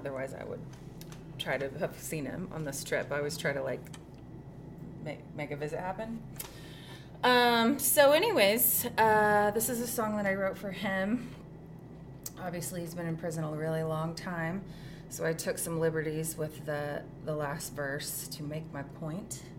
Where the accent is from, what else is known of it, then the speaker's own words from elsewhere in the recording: Huntsville, Alabama, United States; now in Nashville, United States; because I live in Nashville now, but I'm from Huntsville, Alabama. It's where I was born.